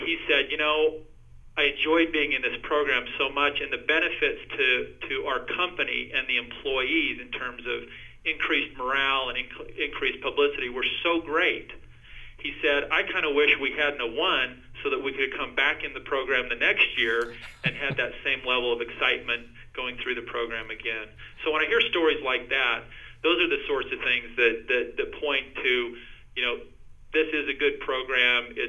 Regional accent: Texas, United States; I remember growing up in Texas

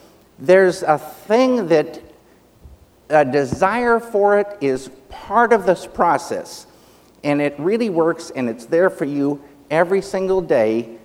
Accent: Missoula, Montana, United States; I'm from Missoula, Montana

